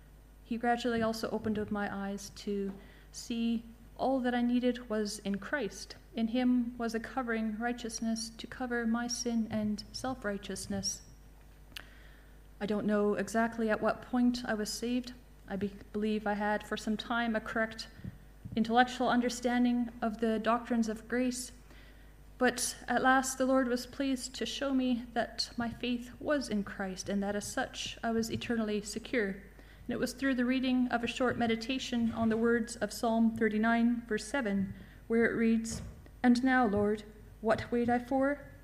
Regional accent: Canada; I'm from Canada. I was raised in quite a religious household

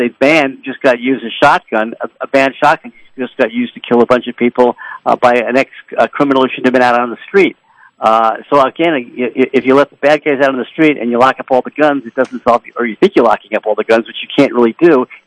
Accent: Washington, United States; Like my home state of Washington, they were able to pass this in my state

